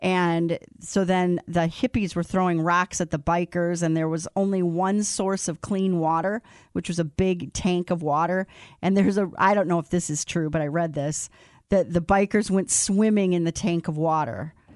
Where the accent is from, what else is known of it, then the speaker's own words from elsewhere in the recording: Wisconsin, United States; It was called the People's Fair, and it happened in Iola, Wisconsin, which is that town is best known for their big car show they have every year.